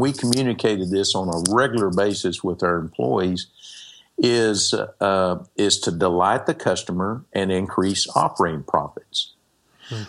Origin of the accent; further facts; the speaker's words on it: Texas, United States; But got to remember, I'm from Texas. I'm a simple man with a simple mind here.